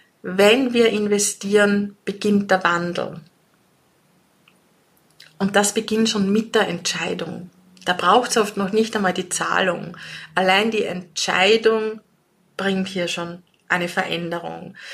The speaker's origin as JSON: {"language": "German", "country": "Austria", "said": "Also bei uns in Österreich gilt auch so dieses"}